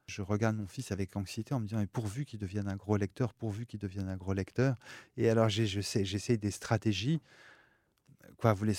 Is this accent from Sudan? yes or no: no; Roubaix, Hauts-de-France, France; puisque j'ai grandi à Roubaix, qui est frontalier avec la Belgique